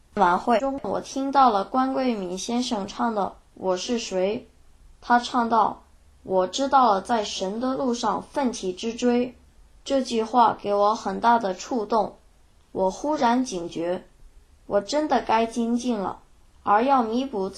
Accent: Taiwan; 因为我从小就在台湾长大，每天读的都是中文

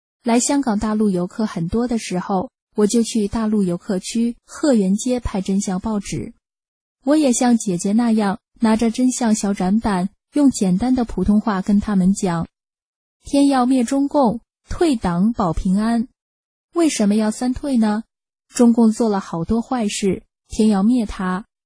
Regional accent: Vietnam; 有一次一对夫妇问我是哪里人呀，我笑一笑说，我是越南人

